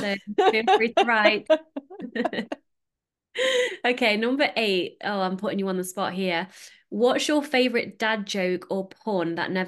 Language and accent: English; United Kingdom; now in Netherlands; well, I live in Holland, but I'm British.